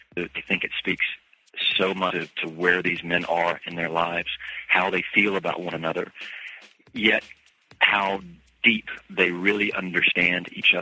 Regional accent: the South, United States; And that's not my experience, kind of growing up in the South.

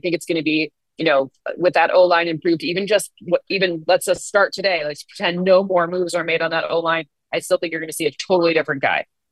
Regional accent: Michigan, United States; I mean, I'm from Michigan, so I was like, oh man, I'm like out on the Ben Johnson press here.

